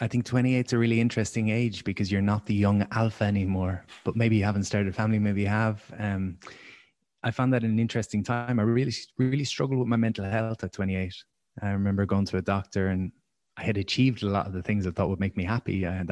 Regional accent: Limerick, Munster, Ireland; I grew up in Limerick and I was bullied as a kid.

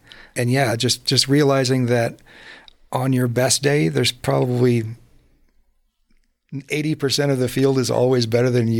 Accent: Texas, United States; Growing up in Texas in the 80s and being a part of a junior cycling team of rock stars back then

